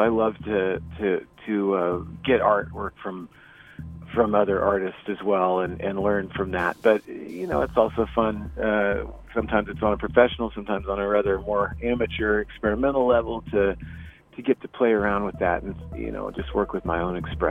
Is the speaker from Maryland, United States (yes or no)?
no; Eureka, California, United States; now in Oakland, United States; No, I was born and raised in Humboldt County in Eureka, California, way up north near the Oregon border.